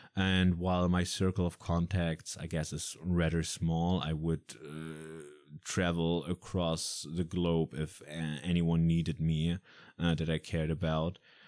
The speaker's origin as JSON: {"language": "English", "country": "Germany", "second_language": "English", "said": "As you can probably, hopefully not, but probably tell by my accent, I am German."}